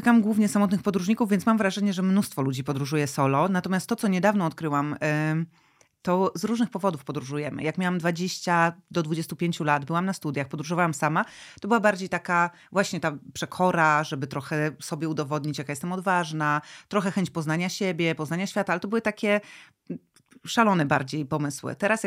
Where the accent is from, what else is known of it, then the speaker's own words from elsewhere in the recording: Złoty Stok, Lower Silesian Voivodeship, Poland; uciekałam rzeczywiście ze Złotego Stoku, z którego pochodzę, a nawet z wioski spod Złotego Stoku